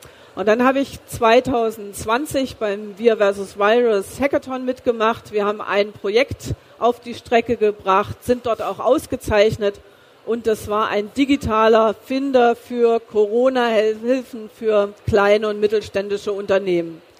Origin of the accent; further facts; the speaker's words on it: East Germany, Germany; born there; Ich bin ja geboren im Osten Deutschlands